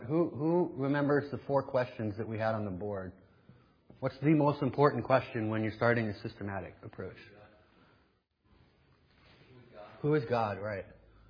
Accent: Denver, Colorado, United States; moved away as an adult; And then I went off to college, and I moved from Denver to Phoenix, so I couldn't obviously continue to attend my home church.

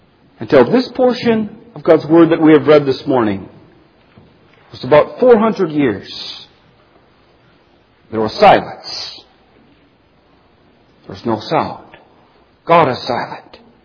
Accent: Alberta, Canada; I'm from Alberta, Canada

